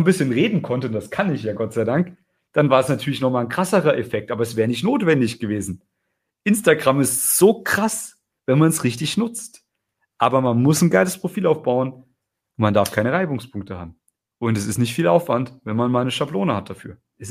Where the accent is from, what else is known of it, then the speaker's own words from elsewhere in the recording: Germany; in meiner Heimat in Deutschland im Kuhkaff